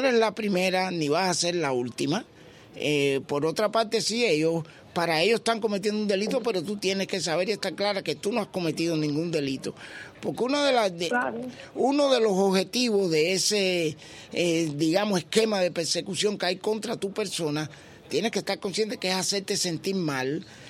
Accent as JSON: {"language": "Spanish", "country": "Cuba", "said": "nosotros somos cubanos, nacimos en Cuba, hemos pasado por eso"}